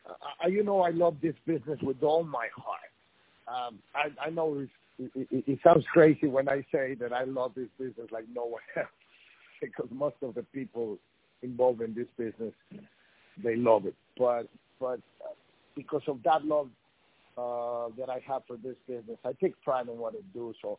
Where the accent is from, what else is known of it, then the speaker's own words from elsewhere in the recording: San Antonio, Texas, United States; Combat Americas is in town, in my hometown in San Antonio.